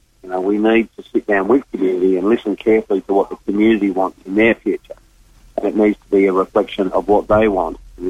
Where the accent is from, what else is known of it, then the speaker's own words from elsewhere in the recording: Northern Territory, Australia; I come from the Northern Territory, and I know it well.